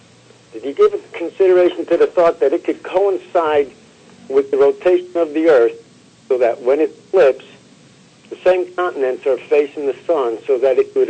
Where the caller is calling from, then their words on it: Pennsylvania, United States; I'm calling from the Poconos.